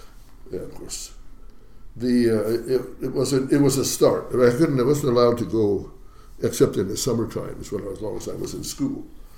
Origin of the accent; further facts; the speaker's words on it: Ballard, Washington, United States; born there; Okay, I was born in Ballard, Washington. In 1934, and I was in the fishing industry probably from day one, since my father was already fishing